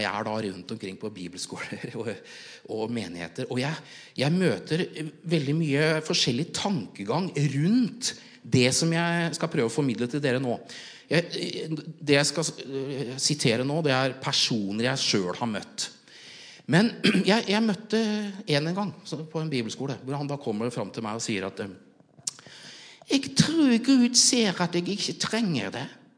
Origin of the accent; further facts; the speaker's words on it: Jessheim, Akershus, Norway; jeg har vokst opp I Jessheim, ikke sant?